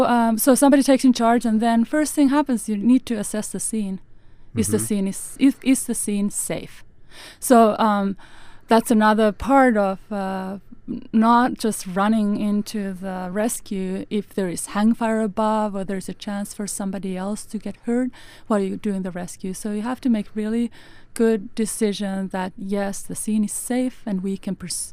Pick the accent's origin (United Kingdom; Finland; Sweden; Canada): Finland; now in Alaska, United States; Yes, I'm from Finland. And I've been on the snow all my life, but I'm here in Alaska